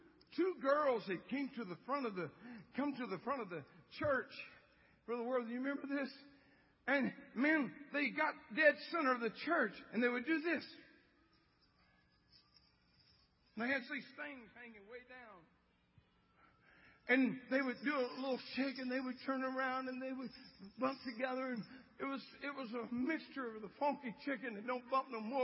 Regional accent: Louisiana, United States; I'm from Louisiana.

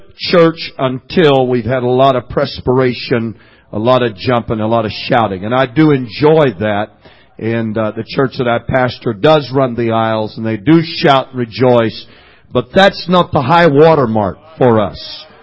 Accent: Fresno, California, United States; preached in the church that I grew up in Fresno

